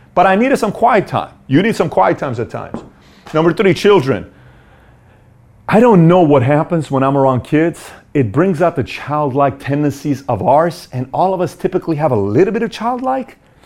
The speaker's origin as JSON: {"language": "English", "country": "Iran", "said": "I'm Iranian, okay? And I'm going from Iran."}